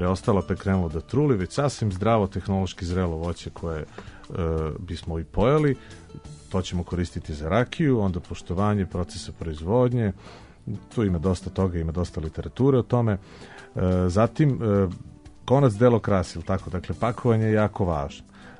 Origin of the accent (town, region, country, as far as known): Serbia